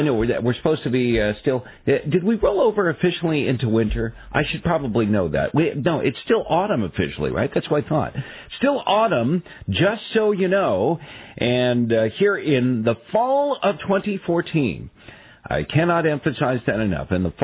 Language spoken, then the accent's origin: English; Western United States, United States; And I would just say that I come from the Western U.S., where, the western half of the United States